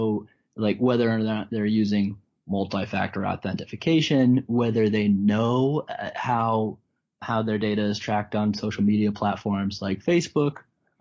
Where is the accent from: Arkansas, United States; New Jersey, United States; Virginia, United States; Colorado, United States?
Colorado, United States; I'm from Colorado, so I think about camping.